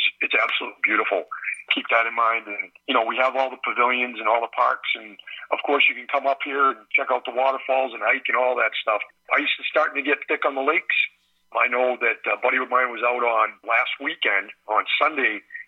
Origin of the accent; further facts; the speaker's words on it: Indiana, United States; First of all, I'm a Northern Indiana farm kid. I was raised in Northern Indiana